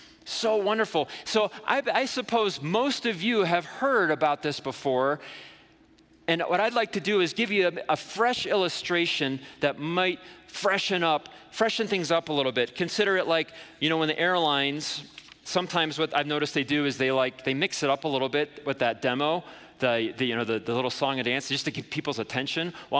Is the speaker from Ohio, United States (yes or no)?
yes; Ohio, United States; moved away as an adult; I moved out here from Ohio. I'm a Flatlander by birth, and my dream was to come to the mountains, get a job.